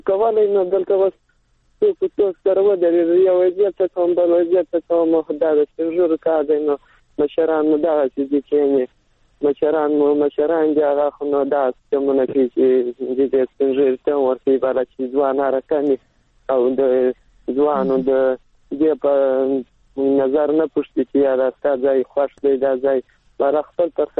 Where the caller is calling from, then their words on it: Helmand, Afghanistan; سامان د هلمند سره